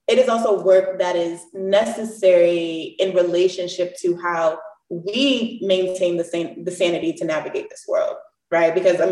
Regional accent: New York, United States; I'm from the Bronx, New York. I'm from the hood.

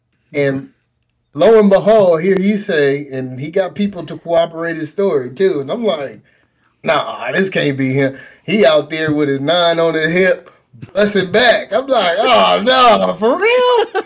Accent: Oakland, California, United States; I mean, I guess growing up in Oakland, you know, you got to be a little rough, a little, you know.

